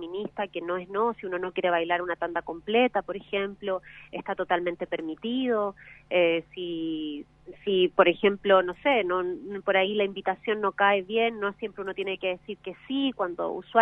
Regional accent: Punta Arenas, Magallanes, Chile; now in Buenos Aires, Argentina; nosotras vivimos allá, yo soy de Punta Arenas, ella es de Capital Federal, Punta Arenas, Chile, y nos encontramos allá cuando yo me fui a vivir a Buenos Aires

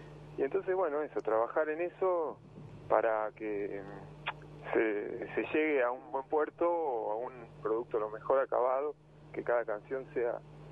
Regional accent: Junín, Buenos Aires Province, Argentina; born there; yo soy nacido en Junín, provincia de Buenos Aires, igual que Manuel, y bueno, Minervino, Eduardo, el pianista también, y Guillermo, el guitarrista también. Somos cuatro juninenses. Mirá, que confluimos y llegamos a La Plata a estudiar.

